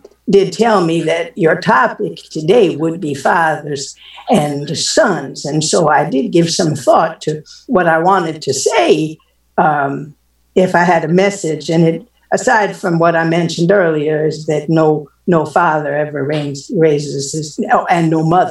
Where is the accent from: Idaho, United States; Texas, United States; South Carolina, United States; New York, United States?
New York, United States; Olean; to most of the people in my hometown of Olean, even up until a few years ago.